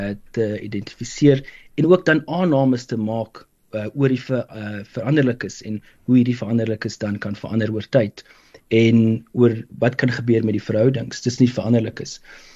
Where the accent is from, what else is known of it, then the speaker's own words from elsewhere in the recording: Pretoria, Gauteng, South Africa; also born or lived in West Coast; Op skool was ek gewees beide aan die Weskus en in Pretoria en ek het daarna gaan studeer by Stellenbosch Universiteit